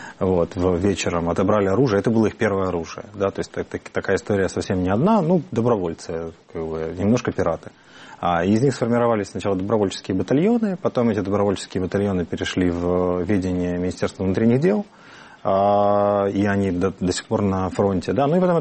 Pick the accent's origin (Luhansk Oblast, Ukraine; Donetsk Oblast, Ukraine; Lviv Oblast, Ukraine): Donetsk Oblast, Ukraine; Mariupol; also born or lived in Sevastopol; Я уезжал из Севастополя. Я до этого жил на Восточной Украине 15 лет. Я там учился в школе и в вузе. А в Мариуполе это на Азовском море город, такой с металлургическими большими заводами, промышленный гигант.